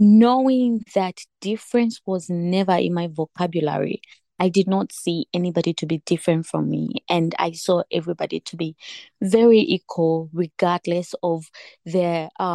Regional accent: Zambia; I am from Zambia

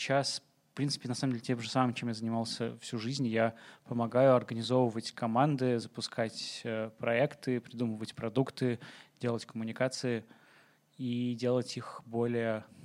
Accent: Saint Petersburg, Russia; Я и так грустный, что я из Питера.

